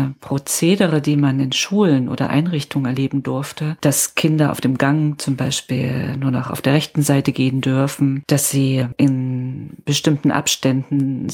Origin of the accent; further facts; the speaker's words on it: East Germany, Germany; Ich bin im Osten in der DDR aufgewachsen